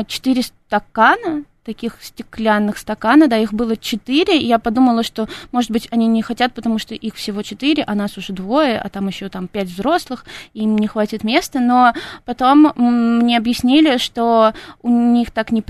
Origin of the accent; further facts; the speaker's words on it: Moscow, Russia; я родилась и выросла в Москве. Я закончила школу, училась в университете, работала в Москве, да, всем... В общем, да, вся моя жизнь прошла в Москве.